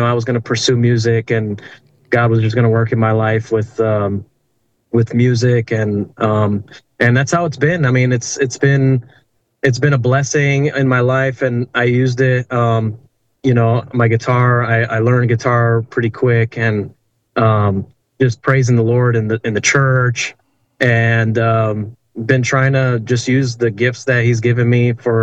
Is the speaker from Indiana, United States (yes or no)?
no; Detroit, Michigan, United States; And we moved over here to Detroit, Michigan when I was small, two or three years old. And I was raised in the Romanian Pentecostal church